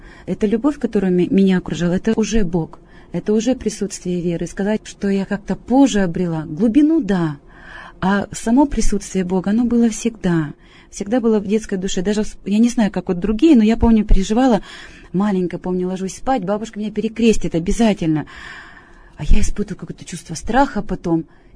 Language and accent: Russian; Kerch, Crimea, Ukraine; в моем родном городе, город Керчь